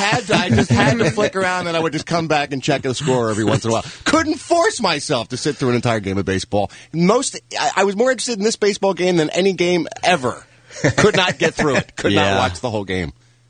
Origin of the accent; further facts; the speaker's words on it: Philadelphia, Pennsylvania, United States; love Philadelphia. I love my hometown. And I am very excited for the people of Philadelphia.